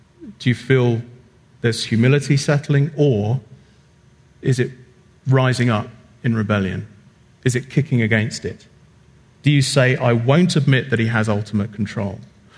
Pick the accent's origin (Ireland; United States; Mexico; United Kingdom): United Kingdom; Take it from a very disgruntled man who's still just getting over the 4th of July. As a British man, that's tough, let me tell you.